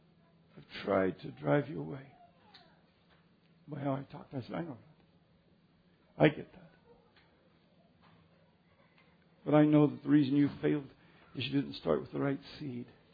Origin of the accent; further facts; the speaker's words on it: Commerce City, Colorado, United States; I grew up in Commerce City.